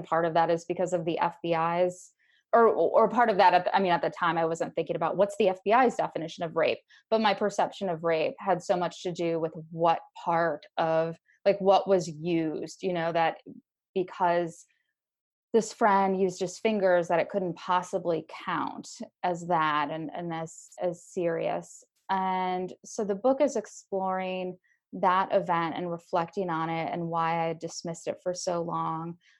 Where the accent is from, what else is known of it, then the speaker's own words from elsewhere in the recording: Sandusky, Ohio, United States; And I was once on a bus in Bologna, of all places, and someone overheard me talking with someone that I was from Sandusky